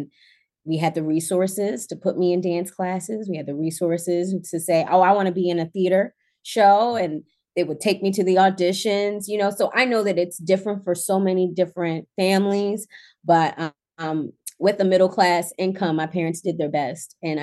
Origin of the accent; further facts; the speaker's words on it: Baltimore, Maryland, United States; Well, growing up in Baltimore definitely builds character.